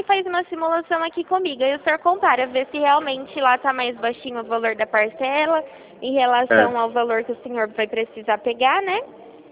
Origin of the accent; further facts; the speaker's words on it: Rio Claro, São Paulo, Brazil; Eu sou daqui de Rio Claro, eu sou da Central de Telemarketing.